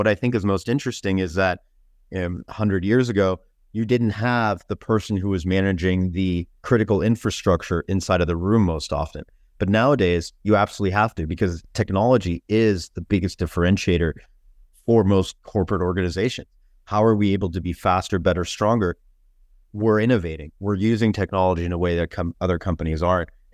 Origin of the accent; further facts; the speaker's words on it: Mountain View, California, United States; growing up in the Bay Area, I was very fortunate.